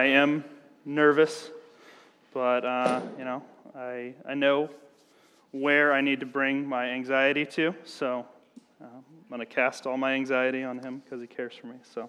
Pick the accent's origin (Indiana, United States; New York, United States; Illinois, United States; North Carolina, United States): Illinois, United States; moved away as an adult; So, yeah, I mean, we moved here in 2017. I grew up in Central Illinois. All my family are Cubs fans